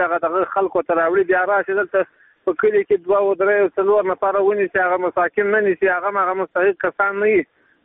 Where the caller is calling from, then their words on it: Kandahar, Afghanistan; د کندهار ولایت څخه ستاسو سره په تماس کې